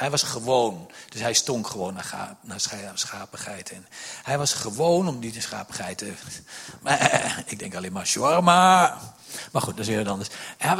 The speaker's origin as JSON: {"language": "Dutch", "town": "Doetinchem", "region": "Gelderland", "country": "Netherlands", "said": "Wij komen uit Doetinchem."}